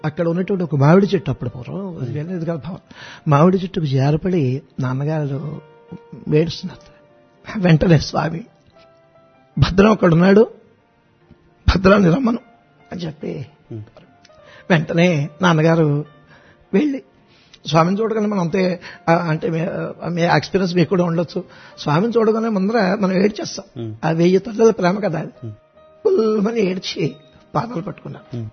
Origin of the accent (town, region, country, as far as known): Ainapuram, Andhra Pradesh, India; born or raised there